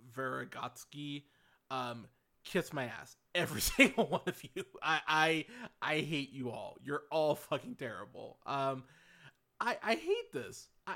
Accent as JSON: {"language": "English", "town": "Pismo Beach", "region": "California", "country": "United States", "tie": "born or raised there", "said": "I'm from, I grew up in Pismo Beach, California."}